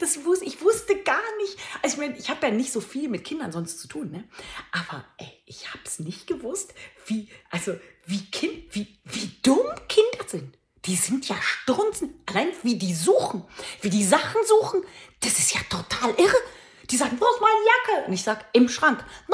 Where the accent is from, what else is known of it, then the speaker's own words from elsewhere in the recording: Cologne, North Rhine-Westphalia, Germany; Oh mein Gott, wissen Sie, ich bin Kölnerin.